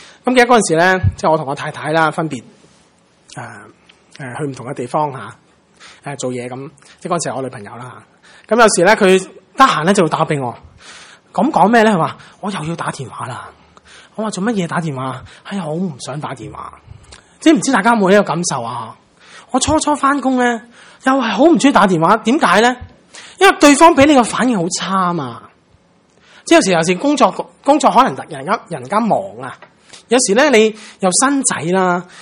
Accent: China; 咁修養都唔關我事，我係中國人啊。

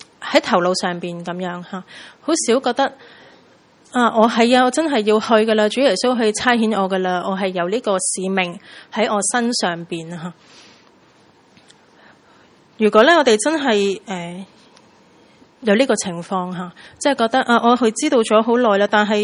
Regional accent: Hong Kong; 我们香港人

